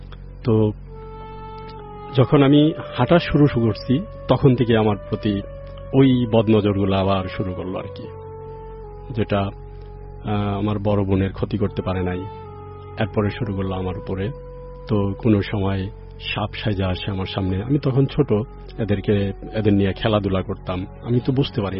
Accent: Brahmanbaria, Chittagong Division, Bangladesh; আমার গ্রামের বাড়ি হচ্ছে ব্রাহ্মণবাড়িয়া, তো মূলত ঘটনা আমার গ্রামে

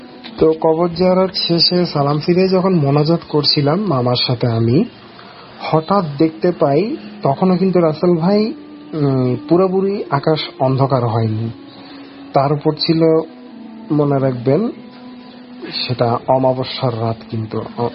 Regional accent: Chittagong, Chittagong Division, Bangladesh; আমার গ্রামের বাড়ি এবং শহরের চট্টগ্রামে আমার নিজের বাড়ি

